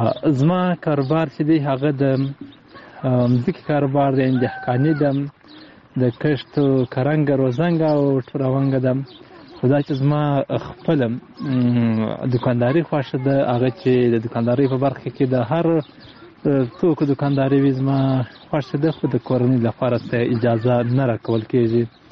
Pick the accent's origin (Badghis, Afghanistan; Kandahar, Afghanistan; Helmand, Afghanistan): Helmand, Afghanistan; Nad Ali; د هلمند ولایت د ندلی ولسوالۍ نه.